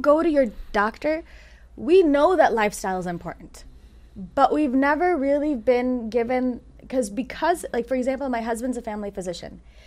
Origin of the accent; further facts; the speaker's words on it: Illinois, United States; So I am born and raised in Illinois.